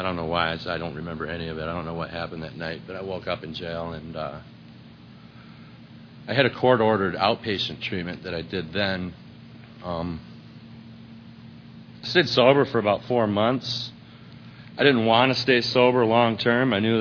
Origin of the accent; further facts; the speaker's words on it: Illinois, United States; I grew up outside Chicago. A really normal, great childhood.